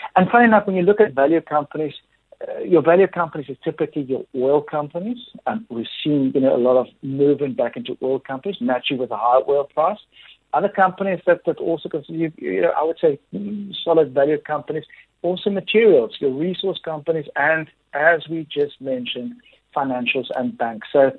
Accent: South Africa; So when a company like Robex does well, I feel very, very good as South African, because it means that we are investing in infrastructure in South Africa

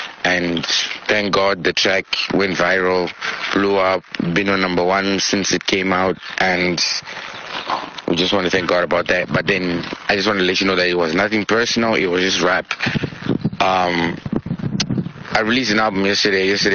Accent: Harare, Zimbabwe; now in Cyprus; I'm from Harare, currently based in Old Cyprus, studying international law. I'm 19 years old

